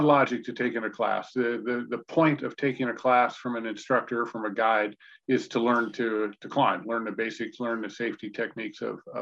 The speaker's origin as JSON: {"language": "English", "region": "Indiana", "country": "United States", "tie": "born or raised there", "also_born_or_lived": "Pennsylvania", "said": "Well, I grew up in Indiana. My wife and I both grew up in Indiana, not exactly a mountain country there"}